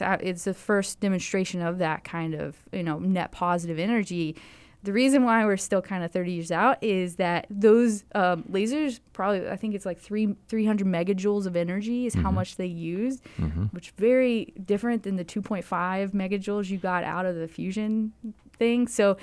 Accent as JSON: {"language": "English", "region": "Tennessee", "country": "United States", "tie": "born or raised there", "said": "I grew up in Tennessee, Middle Tennessee."}